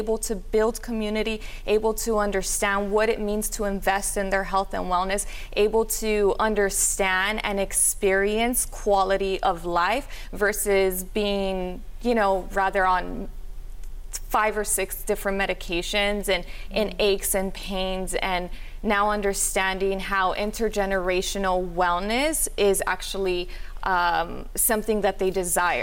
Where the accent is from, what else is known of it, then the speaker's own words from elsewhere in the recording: Los Angeles, California, United States; I grew up in the South LA community, and there's never been access to health and wellness centers